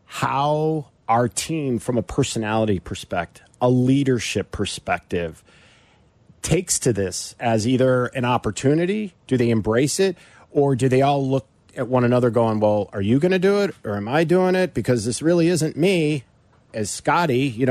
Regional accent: Chicago, Illinois, United States; And being a Chicagoan, knowing that we are hosting this in 2 years

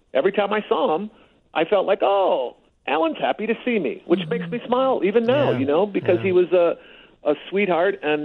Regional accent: Canada; being a Canadian

